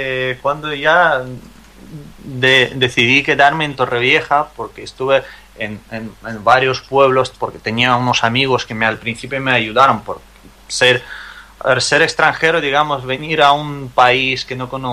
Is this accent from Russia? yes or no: yes; Bryansk, Bryansk Oblast, Russia; Spanish is a second language; Como cantaba en mi ciudad, en Briansk, pues también ingresé a este coro y estuve cantando, aprendiendo cosas, partituras y tal.